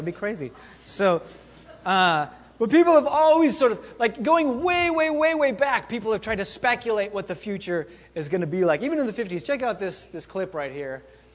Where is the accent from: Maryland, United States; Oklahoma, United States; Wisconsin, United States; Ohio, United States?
Wisconsin, United States; I grew up in Wisconsin, so that was normal.